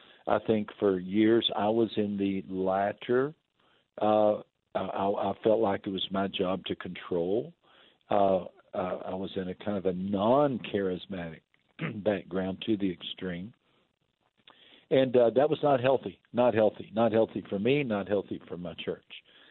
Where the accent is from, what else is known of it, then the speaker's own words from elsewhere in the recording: Texas, United States; I consider myself a bit of an expert on wind, Susie, because I grew up in West Texas.